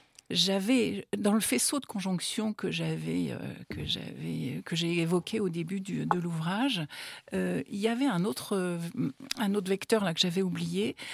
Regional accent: Nantes, Pays de la Loire, France; born there; Moi, j'habitais en Loire-Atlantique, à Nantes, je suis née à Nantes.

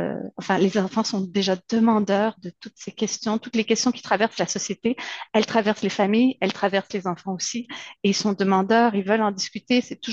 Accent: Quebec, Canada; Alors, moi, je suis québécoise

